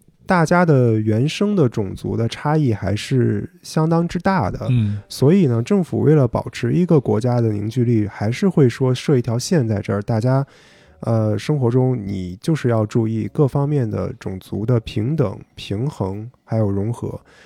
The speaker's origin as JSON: {"language": "Chinese", "country": "China", "lives_now": "Singapore", "said": "我们中国来的华人"}